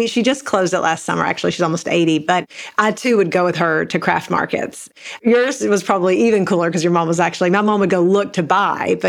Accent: Kentucky, United States; So I grew up in Eastern Kentucky in a really small town

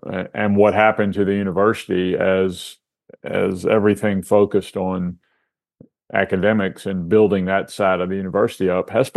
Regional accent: the South, United States; I grew up Jewish in the South.

